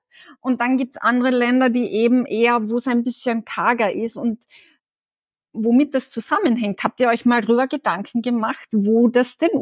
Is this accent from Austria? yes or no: yes; Carinthia, Austria; Bei uns zu Hause, ich komme ja aus dem Süden von Österreich, aus Kärnten.